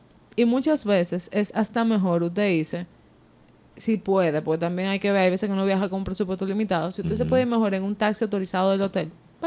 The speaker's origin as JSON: {"language": "Spanish", "country": "Dominican Republic", "said": "Ahí yo me di cuenta que somos acelerados dominicanos también."}